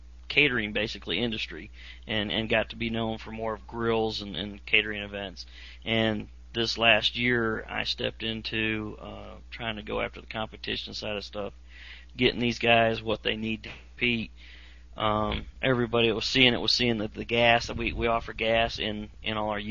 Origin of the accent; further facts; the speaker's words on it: Illinois, United States; moved away; I grew up in Illinois, moved to South Carolina with some construction